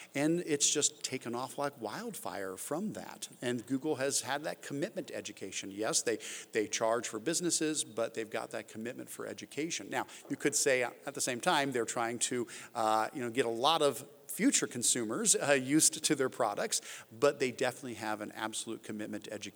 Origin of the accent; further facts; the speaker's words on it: North Canton, Ohio, United States; I'm from North Canton, Ohio. It was the home of Hoover appliances.